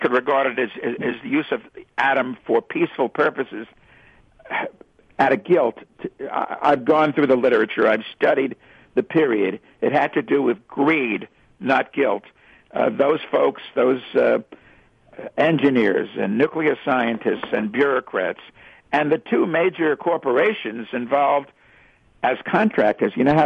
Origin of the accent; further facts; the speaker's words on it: New York City, New York, United States; now in Long Island, United States; I live on Long Island, which is just to the east of New York City, and I'm from New York City